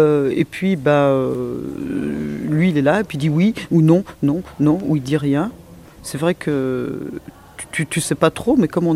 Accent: Lyon, Auvergne-Rhône-Alpes, France; D'abord, moi, c'est une drôle d'histoire parce que je suis originaire de Lyon

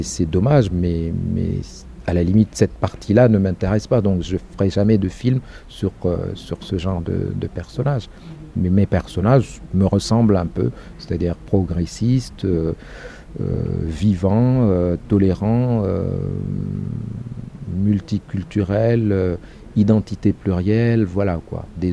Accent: Chad; Comme je suis tchadien et tout ça, on m'a dit ça, il faut 3 mois d'enquête

